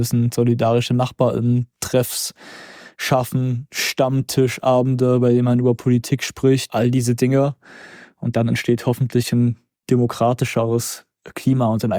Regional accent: Zwickau, Saxony, Germany; ob jetzt in meiner Heimatstadt Zwickau

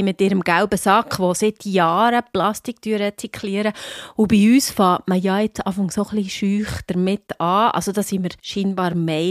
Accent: Switzerland; wir als Schweizer, wir haben ja immer das Gefühl, wir seien die wahnsinnig grossen Recycling-Weltmeister.

